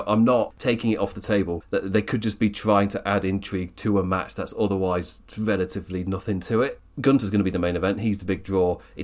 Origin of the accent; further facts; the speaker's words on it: England, United Kingdom; As an English wrestling fan, I don't feel tired.